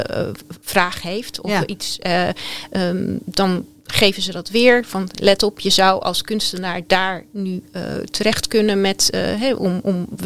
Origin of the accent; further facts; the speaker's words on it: Netherlands; Vanuit het buitenland. Dus je komt terug als expat zijn. En nu ben ik geen expat meer. Nu ben ik gewoon een echte Nederlandse.